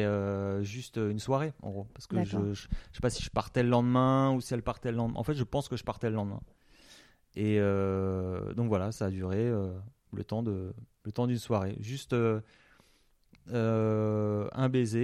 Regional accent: Grand Est, France; donc moi je suis alsacien, j'étais en vacances en Turquie.

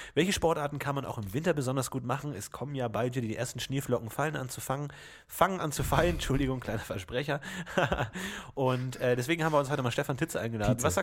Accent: Bavaria, Germany; Ich komme ja aus Bayern

